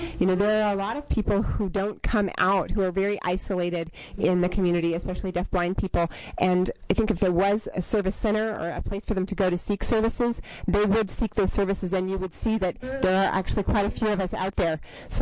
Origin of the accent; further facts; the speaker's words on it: Virginia, United States; also born or lived in Massachusetts; now in Oregon, United States; I moved from Washington, D.C. metro area 13 years ago. It was actually the state of Virginia where I grew up, and in Massachusetts.